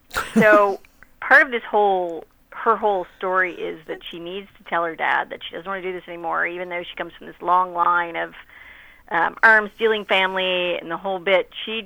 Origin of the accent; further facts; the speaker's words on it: Nova Scotia, Canada; I am. I'm from Nova Scotia.